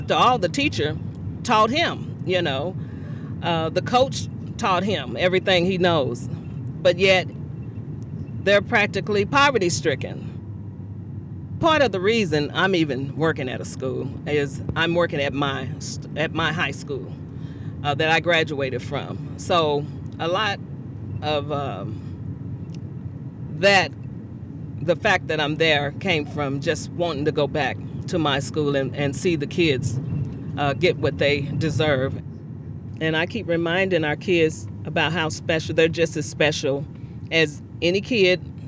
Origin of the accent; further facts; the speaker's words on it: Oklahoma City, Oklahoma, United States; I'm from Oklahoma City.